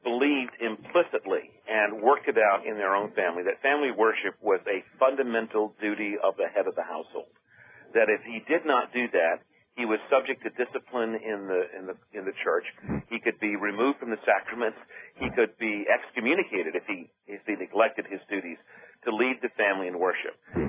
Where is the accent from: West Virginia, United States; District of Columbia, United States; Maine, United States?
Maine, United States; I'm from Maine, I grew up in New England.